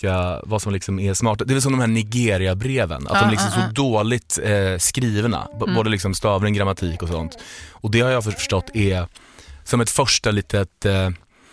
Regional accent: Norway; Ja, men jag är norsk.

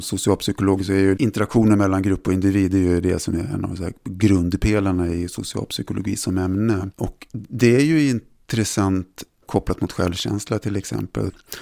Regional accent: Sweden; also born or lived in Italy / Germany; Jag är uppvuxen mestadels i Sverige, men jag har också vuxit upp lite grann i Italien och jag har bott i Tyskland i vuxen ålder och min mamma var tyska och min pappa var italienare.

